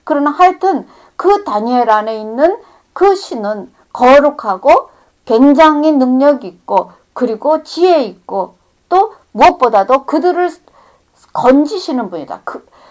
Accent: South Korea; now in United States; 우리는 지금 미국 땅에서 사니까 한국에서 태어난 사람들이 지금 미국에 와서 살고 있어요.

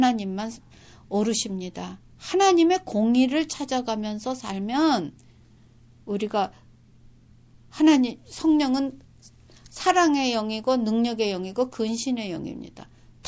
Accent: South Korea; 제가 한국에서 자라서 여기서 성인이 됐는데

